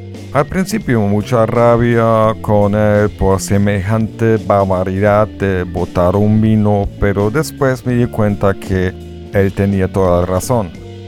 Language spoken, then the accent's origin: Spanish; Germany; Spanish is a second language; Soy alemán y nací en el norte de Alemania, cerca de Bremen. Aprendí el español en la Universidad de Colonia, Alemania, y después fui a estudiar en la UIS, la Universidad de Bucaramanga